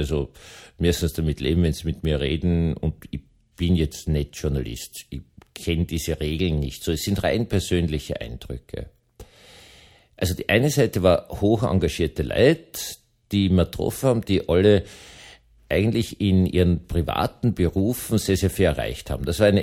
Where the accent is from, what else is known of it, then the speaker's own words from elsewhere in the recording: Vienna, Austria; Ich bin in Wien aufgewachsen, habe niemals was mit Grünzeug zu tun gehabt